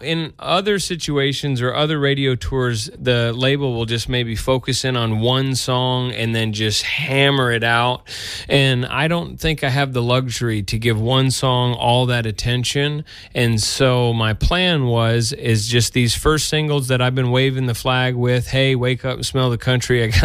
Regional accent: Cherry Valley, Illinois, United States; We spent some time at my literal spot where I grew up in Cherry Valley, Illinois today, and let the kids hang out at the park I grew up at.

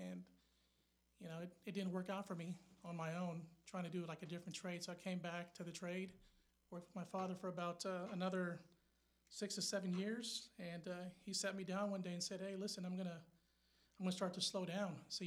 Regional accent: Oakland, California, United States; also born or lived in Vallejo; I was born in Oakland, 1979, to be exact.

